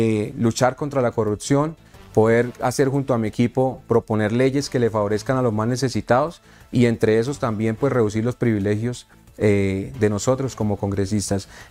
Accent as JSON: {"language": "Spanish", "town": "Bucaramanga", "region": "Santander", "country": "Colombia", "tie": "born there", "said": "yo nací en Bucaramanga, Santander, Colombia, en una invasión. Allí mis padres construyeron un ranchito de madera y techo de zinc."}